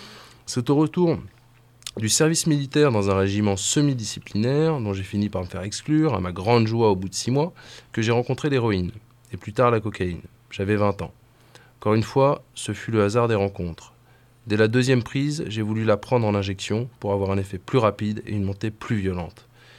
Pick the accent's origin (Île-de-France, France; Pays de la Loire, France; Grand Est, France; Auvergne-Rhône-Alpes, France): Île-de-France, France; Villejuif; born there; je suis né en 1962 à Villejuif, qui à l'époque était dans le 75 et est à l'heure actuelle dans le Val-de-Marne, 94.